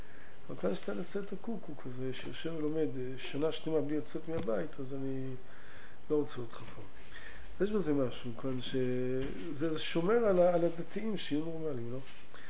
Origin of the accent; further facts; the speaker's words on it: Ginosar, Northern District, Israel; הוא מקיבוץ, אני חושב מגנוסר, אני מקיבוץ גנוסר